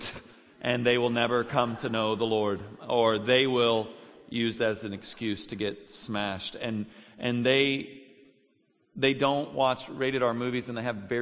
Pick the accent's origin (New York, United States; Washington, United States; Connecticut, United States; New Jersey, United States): Washington, United States; Olympia; born there; I was born in Olympia, and then I still head up to Seattle probably twice a year to teach.